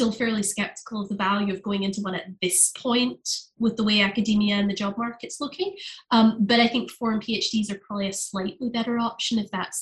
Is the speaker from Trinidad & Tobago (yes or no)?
no; United Kingdom; also born or lived in United States; I personally did all my schooling in America, even though I'm British